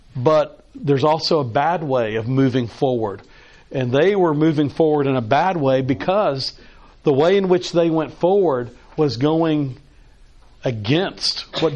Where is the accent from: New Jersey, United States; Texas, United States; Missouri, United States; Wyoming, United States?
Texas, United States; Now, I grew up in Texas. In Texas, there are fences.